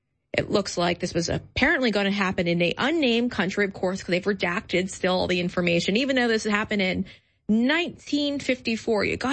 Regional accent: New York, United States; I agree, but obviously I'm biased as a New Yorker and a Yankee fan.

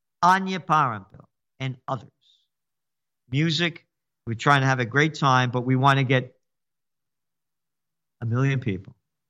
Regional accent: Bronx, New York, United States; I'm a guinea from the Bronx.

